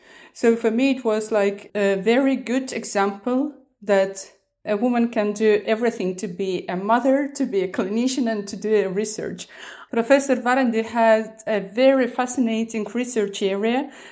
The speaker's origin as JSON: {"language": "English", "country": "Estonia", "said": "I'm originally from Estonia."}